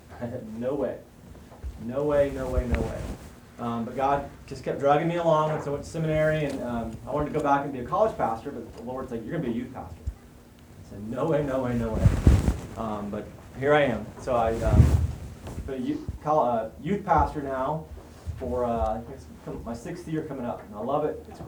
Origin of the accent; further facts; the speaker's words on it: Waco, Texas, United States; also born or lived in Houston; Speaking of Missouri, I am from Texas. I was born in Houston, left there as fast as I could. Grew up in Waco, Texas. That's my home.